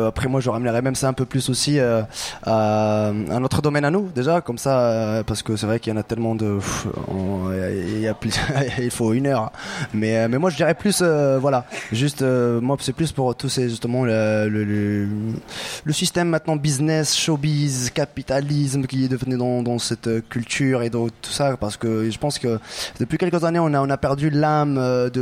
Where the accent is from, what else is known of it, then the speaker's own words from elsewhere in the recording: Morocco; vu moi que je suis marocain